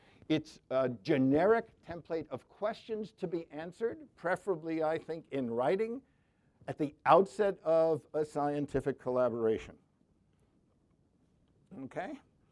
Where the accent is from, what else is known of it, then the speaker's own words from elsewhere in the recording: New York, United States; that's much more than I can take as a New Yorker.